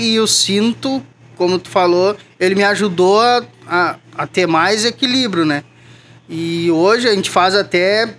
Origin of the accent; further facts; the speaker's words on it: Canela, Rio Grande do Sul, Brazil; De Canela.